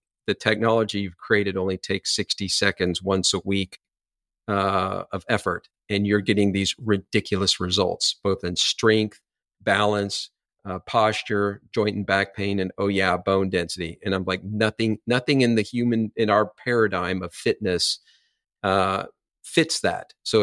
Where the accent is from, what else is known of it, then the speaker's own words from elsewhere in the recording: Texas, United States; And I'm from the South. I'm originally from Texas. And in the South, we're kind.